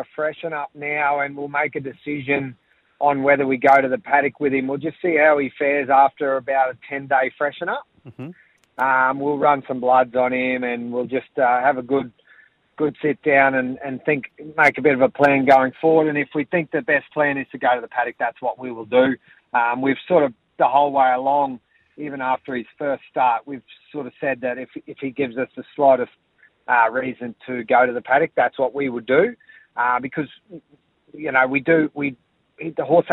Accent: Charleville, Queensland, Australia; also born or lived in Northern Territory; So I'm from Charleville. Grew up out there. Went to boarding school for year 11 and 12 at Ipswich. I went back out west for the year after school. Then I went to the Territory for a few years.

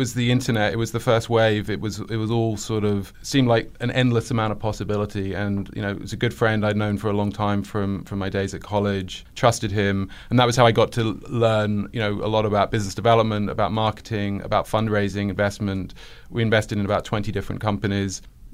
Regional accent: Barnet, London, United Kingdom; moved away as an adult; now in New York, United States; Yes, I've been there 18 years. I grew up in London, North London, a place called Barnet. Went to school there, went to college there.

